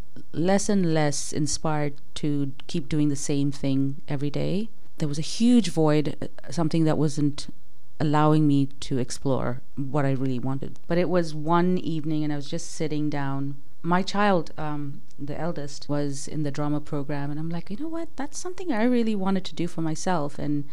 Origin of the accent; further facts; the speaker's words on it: Bangalore, Karnataka, India; moved away; also born or lived in Malawi; I'm originally from Bangalore, India. I was born there and moved to Malawi, Central Africa, when I was a year old. Around age six, my parents decided to send me back to India to learn the culture, the language.